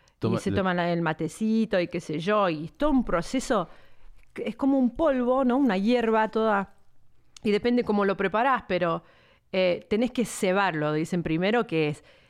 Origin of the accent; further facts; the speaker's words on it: California, United States; Saco eso porque también me crié acá en California.